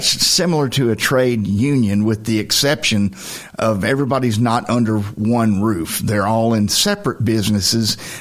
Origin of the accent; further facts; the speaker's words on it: Lawrenceburg, Tennessee, United States; now in Huntsville, United States; I am not from Huntsville, Alabama, as a native, but I'm pretty close. I was raised in Lawrenceburg, Tennessee, which if you watch the local weather at night, Lawrenceburg is on the weather map here.